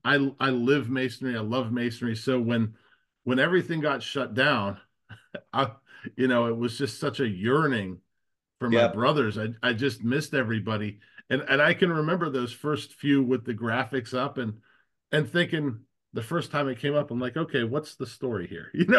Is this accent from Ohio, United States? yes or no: yes; Youngstown, Ohio, United States; like I'm checking in from the Valley of Youngstown, and you're looking to see if you see some of your guys on there. And then a few of the degrees, I actually saw guys from my valley that were acting in them.